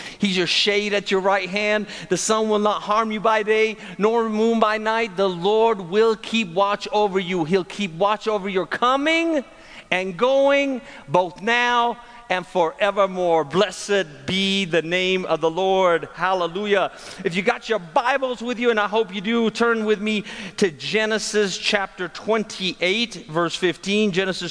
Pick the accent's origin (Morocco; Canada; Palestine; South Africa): Palestine; Jerusalem; now in Chattanooga, United States; I was born there on the Mount of Olives. I grew up on the Via Dolorosa. Ain't that a trip? That's a trip, y'all. I didn't know it was a trip until I moved to Chattanooga, Tennessee.